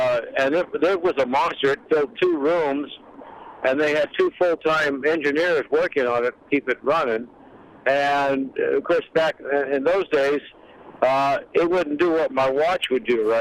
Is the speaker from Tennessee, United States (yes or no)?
no; Alaska, United States; I'm from Alaska. I joined up with RCA when I got out of the Marine Corps in the 60s.